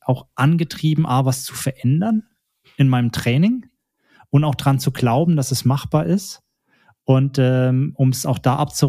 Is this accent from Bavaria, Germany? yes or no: yes; Erlangen, Bavaria, Germany; Und zwar mein bester Kumpel aus Erlangen, also wo ich herkomme.